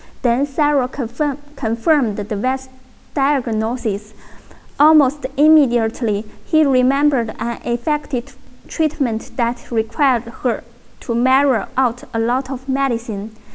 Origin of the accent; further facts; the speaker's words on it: Jinzhou, Liaoning, China; English is a second language; My hometown Jinzhou lies in northeast of China.